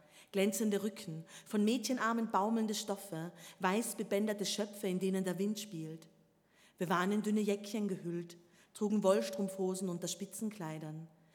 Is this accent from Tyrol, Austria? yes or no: yes; Tyrol, Austria; Und die sind eben am Wilden Kaiser, am Kalkstein und am Kitzbüheler Horn.